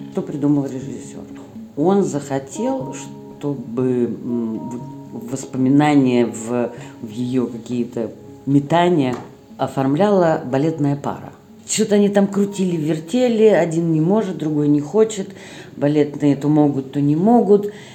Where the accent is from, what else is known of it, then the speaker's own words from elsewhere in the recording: Norilsk, Krasnoyarsk Krai, Russia; born there; now in Karelia, Russia; Я вообще норильчанка. Я родилась в Норильске.